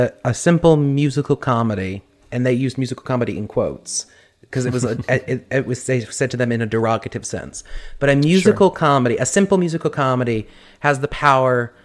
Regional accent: the South, United States; And see, and I'm from the South where it's always hot and humid.

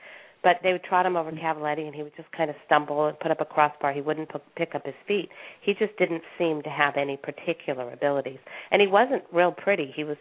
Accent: California, United States; I grew up in Southern California, we used to see, you know, stunt riders and different things

